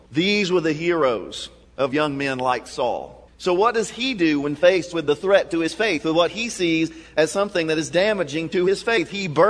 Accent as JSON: {"language": "English", "region": "Kentucky", "country": "United States", "tie": "born or raised there", "said": "And when I grew up in Kentucky in, you know, the 1970s, I was born in 65, so 70 to 80s, one of the, you know, formative period in my life."}